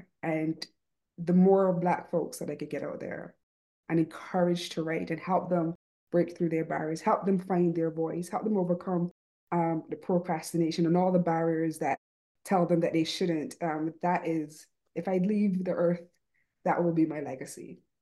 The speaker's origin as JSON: {"language": "English", "country": "Barbados", "tie": "born or raised there", "lives_now": "United States", "said": "I grew up in Barbados, a system that is still colonialized"}